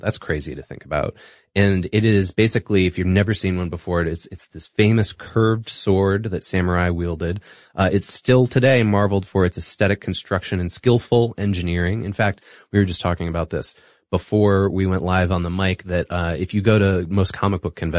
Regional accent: Singapore; I grew up in Singapore, and so I ended up watching a lot of wuxia movies growing up too.

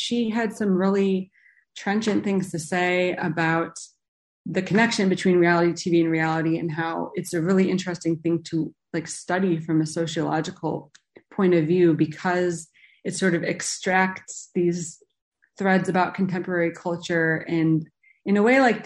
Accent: Chicago, Illinois, United States; so I grew up in Chicago and my husband might murder me if he listens to this.

